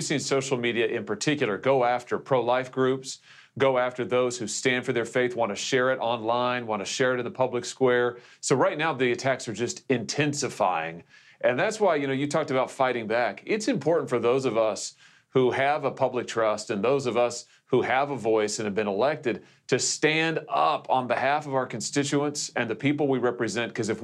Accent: Missouri, United States; I just think of the many folks in my home state, Mike, in Missouri

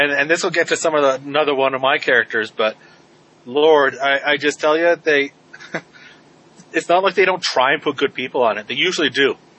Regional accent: Canada; because we are all Canadian.

